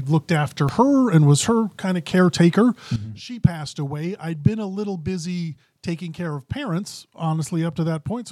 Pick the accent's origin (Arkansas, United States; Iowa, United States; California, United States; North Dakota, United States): North Dakota, United States; Voss; I'm from Voss, which is by Minto, which is by Grafton, which is north of Grand Forks.